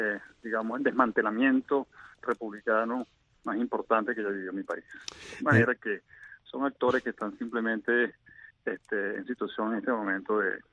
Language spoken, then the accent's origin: Spanish; Venezuela; le voy a hablar como un venezolano más